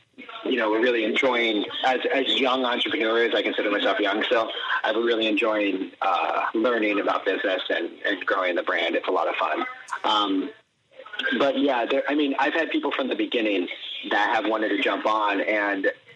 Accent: Miami, Florida, United States; I'm from Miami. My dad's in Miami.

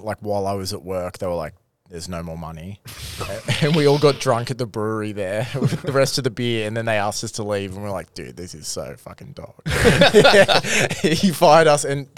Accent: Sydney, New South Wales, Australia; I grew up in Sydney.

